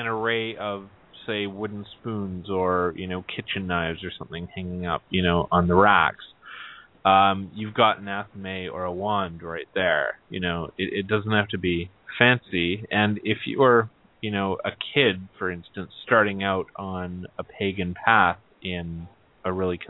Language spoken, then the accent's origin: English; Canada; in Canada, by the way, folks, I'm Canadian